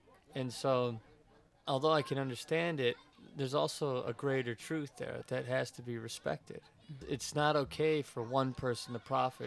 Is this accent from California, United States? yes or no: no; Kenosha, Wisconsin, United States; I grew up in Wisconsin, in a small town, Kenosha, Wisconsin, which was on Lake Michigan.